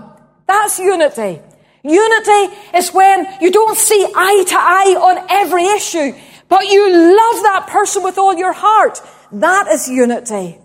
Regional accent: Northern Ireland, United Kingdom; and we are still Northern Irish or whatever we happen to be.

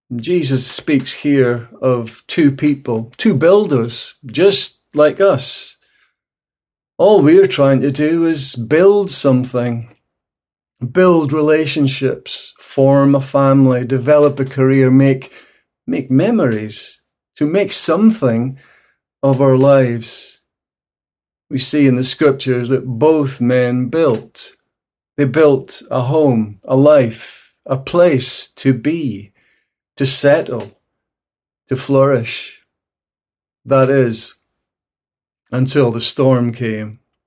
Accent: Scotland, United Kingdom; And as a Scotsman, I really appreciate that.

